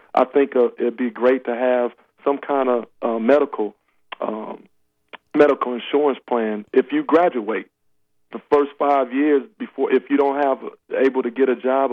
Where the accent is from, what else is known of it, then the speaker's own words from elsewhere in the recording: Los Angeles, California, United States; also born or lived in Oak Cliff, Texas; So I grew up in Oak Cliff and, you know, born and raised in Los Angeles, but every summer I come back to Oak Cliff and cut grass with him